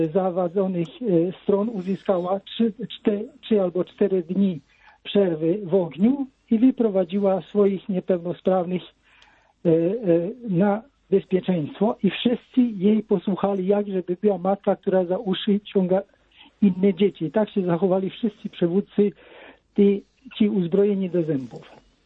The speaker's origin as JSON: {"language": "Polish", "country": "Hungary", "second_language": "Polish", "moved": "yes", "lives_now": "Switzerland", "said": "z Megen ze Szwajcarii. Jestem Węgrem kochającym Polskę."}